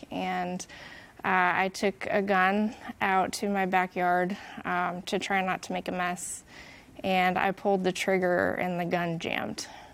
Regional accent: Pennsylvania, United States; born there; also born or lived in Indiana / Washington; now in Texas, United States; I grew up in a Christian home, and so I grew up and I was born in Pennsylvania, moved to Indiana, moved to Washington State, to Texas.

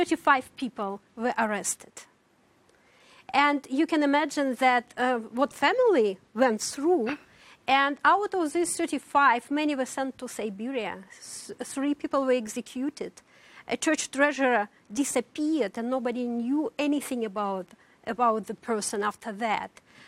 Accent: Almaty, Kazakhstan; English is a second language; also born or lived in Kamchatka, Russia; So I grew up mostly in Almaty, although I was born in Kamchatka. This is across Alaska.

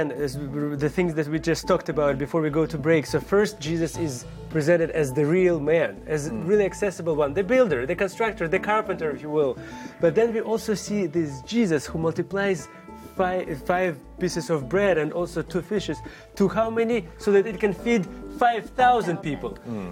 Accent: Ukraine; English is a second language; and this is my home country, and I'm also in pain because my fellow citizens and my fellow countrymen, they're suffering.

